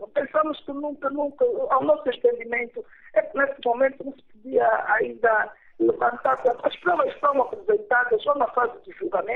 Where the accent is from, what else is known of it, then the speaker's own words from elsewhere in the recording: Angola; diferenças têm que servir para nos unir. Como angolanos, como é isso que nós queremos.